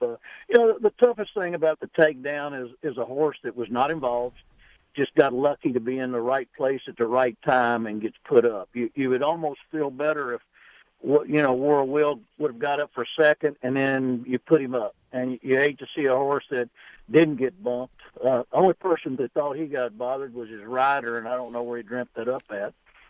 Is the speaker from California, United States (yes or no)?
no; Lexington, Kentucky, United States; Gene's brother was a neighbor of us when I grew up in Lexington.